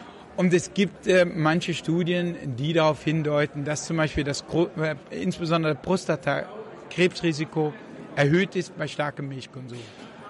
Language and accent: German; Netherlands; Ich bin in Holland aufgewachsen.